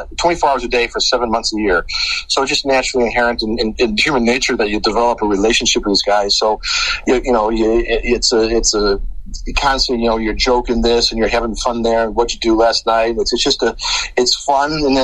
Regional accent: Chicago, Illinois, United States; We're from Chicago, born and raised, and my mother and father were big Blackhawk fans growing up.

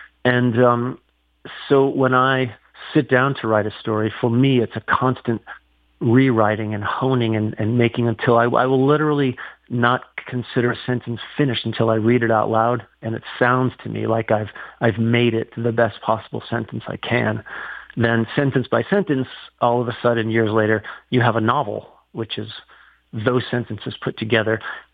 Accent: Pennsylvania, United States; And so it was a homecoming for me as an older man, to the younger, to the boy I was growing up in Pennsylvania.

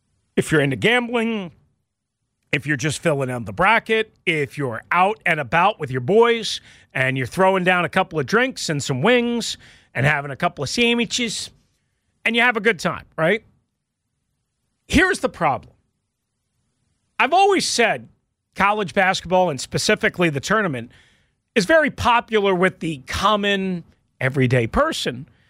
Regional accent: Long Island, New York, United States; I grew up on Eastern Long Island

